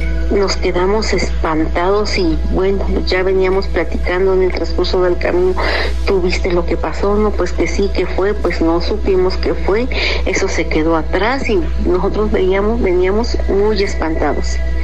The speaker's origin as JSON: {"language": "Spanish", "region": "State of Mexico", "country": "Mexico", "said": "y soy del Estado de México."}